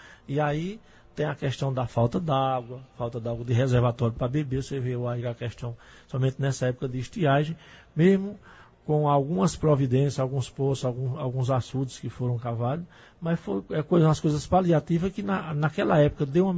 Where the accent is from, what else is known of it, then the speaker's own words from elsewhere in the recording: Monte Alegre, Brazil; lá no Monte Alegre, onde eu nasci e me criei lá